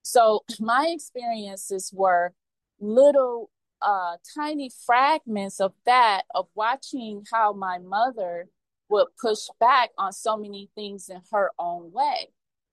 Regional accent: Detroit, Michigan, United States; I grew up in Detroit, Michigan, and the winters there can get pretty rough.

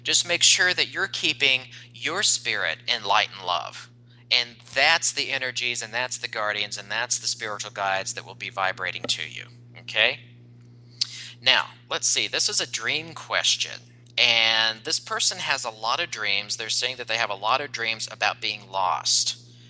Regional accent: the South, United States; You know, growing up in the South, when somebody says, okay, well, you're on a prayer list, I said, would you mind taking me off your prayer list?

